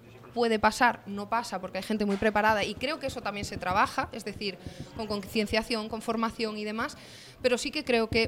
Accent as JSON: {"language": "Spanish", "region": "Galicia", "country": "Spain", "said": "Yo soy gallega"}